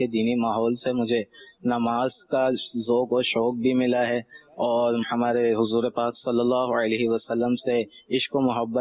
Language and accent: Urdu; Karachi, Sindh, Pakistan; کراچی کا رہنے والا ہوں.